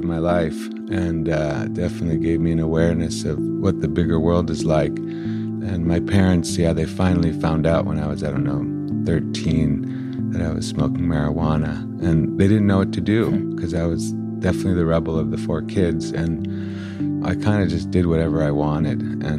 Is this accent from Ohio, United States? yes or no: yes; Cleveland, Ohio, United States; So definitely a lot of non-inclusion and a non-equality growing up in Cleveland